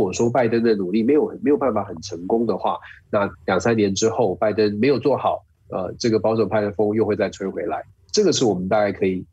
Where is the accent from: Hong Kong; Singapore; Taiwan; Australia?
Taiwan; now in United States; 我们包括我自己在亚洲在台湾长大，在我没有到美国来